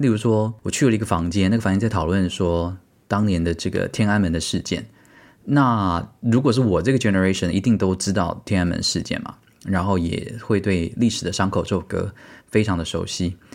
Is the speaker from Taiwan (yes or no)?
yes; Taiwan; moved away as an adult; 因为到了国外念书，然后开始对身为台湾人这件事情的意识变得很强的台湾人，像我是其中一位